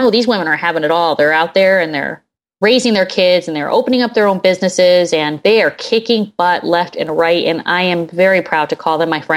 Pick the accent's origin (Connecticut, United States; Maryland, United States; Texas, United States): Connecticut, United States; also born or lived in Jersey City / Hoboken; I'm from Connecticut. Same difference. Listen, I lived in Jersey. It was in Jersey City and Hoboken. It's all rubbed off on me.